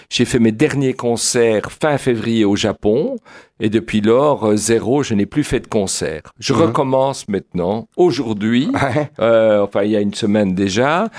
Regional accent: Brussels, Brussels-Capital Region, Belgium; naturellement, que nous sommes bruxellois, nous habitons à Bruxelles.

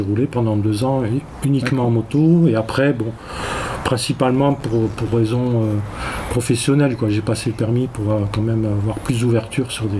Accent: Lille, Hauts-de-France, France; born there; moved away; Non, je suis né à Lille. Je suis à Chtigny.

